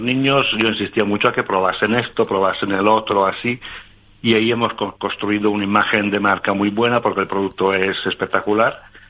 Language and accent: Spanish; Italy; now in Madrid, Spain; yo soy italiano, por supuesto, por el nombre lo habrás entendido.